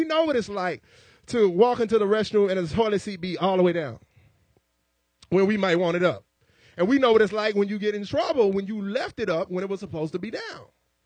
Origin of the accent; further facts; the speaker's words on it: United States; And growing up in America, trying to be a preacher's kid, and everybody saying PKs, you know, wild and crazy